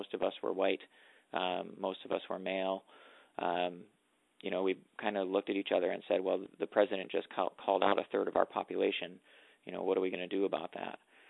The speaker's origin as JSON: {"language": "English", "region": "New York", "country": "United States", "tie": "born or raised there", "said": "I grew up in the University Heights neighborhood, went to St. Joe's University Heights School."}